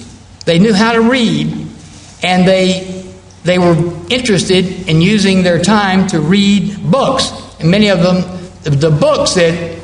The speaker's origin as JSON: {"language": "English", "country": "United States", "said": "I'm certainly probably way above average as an American as far as having literacy"}